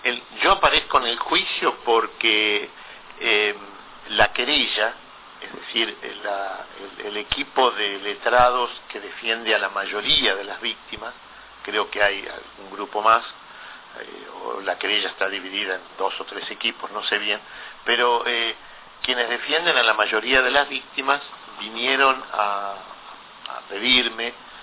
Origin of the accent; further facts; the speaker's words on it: La Plata, Buenos Aires Province, Argentina; born there; yo estudié en el Seminario de La Plata, yo soy nacido en La Plata y estudié en el Seminario de La Plata